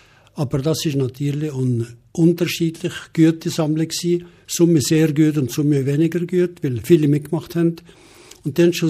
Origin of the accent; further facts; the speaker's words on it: Valais, Switzerland; Wir waren sogar mitbeteiligt als Walliser am Innerschweizer Technikum.